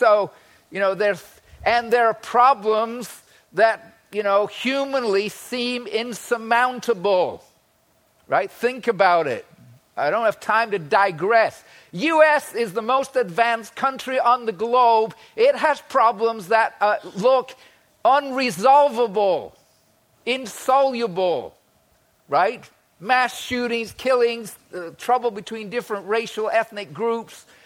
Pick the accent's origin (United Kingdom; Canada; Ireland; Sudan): United Kingdom; England; I grew up in England in school. At that time, the 1960s